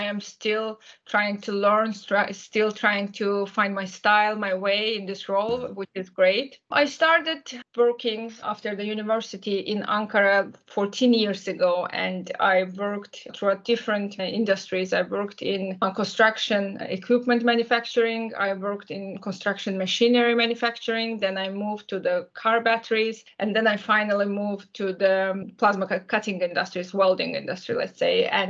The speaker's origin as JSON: {"language": "English", "country": "Azerbaijan", "first_language": "Azerbaijani", "second_language": "English", "moved": "as an adult", "lives_now": "Turkey", "said": "I'm originally from Azerbaijan, so I was born in Soviet Union back then. And then like 24 years ago, I moved to Turkey for my studies. And then I decided to stay and work here. I speak Azerbaijani, is my mother tongue. I speak also Russian"}